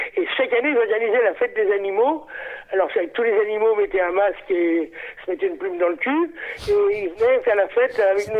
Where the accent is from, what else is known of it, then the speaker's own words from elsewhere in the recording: Maisons-Alfort, Île-de-France, France; Et moi, j'ai créé dans ma petite, dans ma ville où j'ai grandi, à Maison-Alfort, j'ai créé ce qu'on appelait une section.